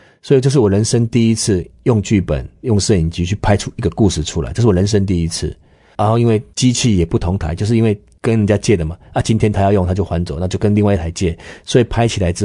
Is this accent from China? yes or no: no; Taiwan; 我是台湾的导演